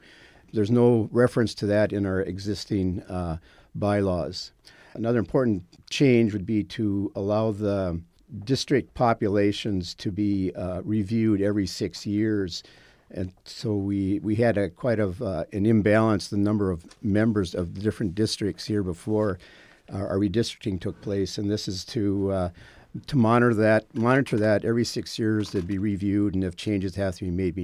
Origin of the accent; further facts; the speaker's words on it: Minnesota, United States; Real quickly, I was born out in Otter Tail County, went to school and graduated from Fergus Falls High School and Fergus Falls Junior College at the time.